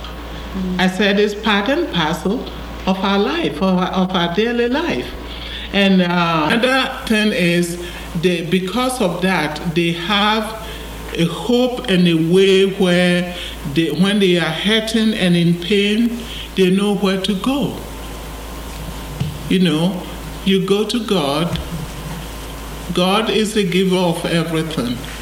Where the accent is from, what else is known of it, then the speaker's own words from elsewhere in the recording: Ghana; I think what has shifted at the moment for me as a Ghanaian